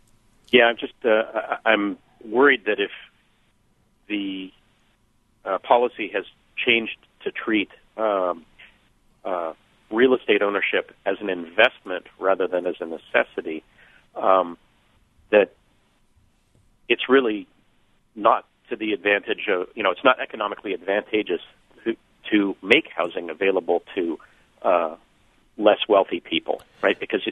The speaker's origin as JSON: {"language": "English", "town": "Berkeley", "region": "California", "country": "United States", "tie": "born or raised there", "lives_now": "Urbana, United States", "said": "I'm originally from the Berkeley, SF Bay Area."}